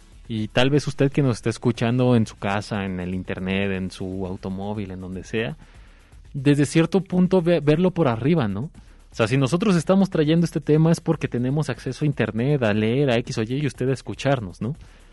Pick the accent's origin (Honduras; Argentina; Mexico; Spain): Mexico; no sé si sea una cuestión de aquí como mexicana